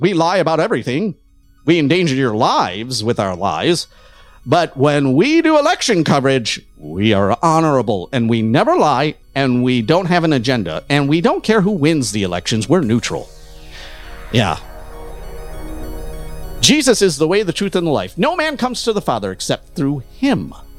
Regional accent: Detroit, Michigan, United States; I remember when I was young watching Michigan, because I grew up in Detroit

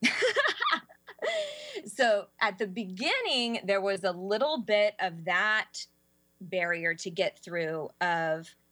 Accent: California, United States; accent: Valley Girl; I'm white, if you can't tell by my Valley Girl accent.

